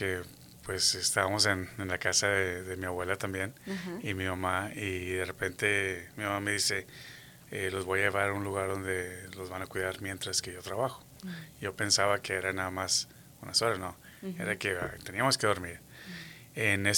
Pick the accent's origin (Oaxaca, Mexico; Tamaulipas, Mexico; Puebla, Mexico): Tamaulipas, Mexico; Matamoros; moved away; Bueno, pues yo soy de Matamoros, Tamaulipas. Parte de mi historia es varias áreas, ¿verdad? Pero nosotros llegamos aquí en el 84.